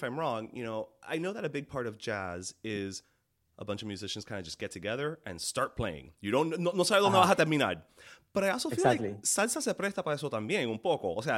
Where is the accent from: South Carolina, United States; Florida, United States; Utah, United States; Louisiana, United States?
Florida, United States; Miami; which on our show we make fun of Jersey Cubans because we're Miami Cubans, so we make fun of them.